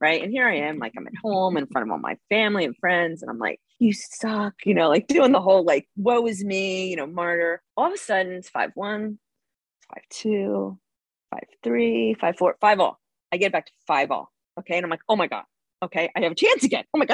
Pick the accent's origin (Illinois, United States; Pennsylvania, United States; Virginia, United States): Pennsylvania, United States; Philadelphia; So I was playing, so I'm from Philadelphia or outside of Philly. I just say Philly, but outside of Philly.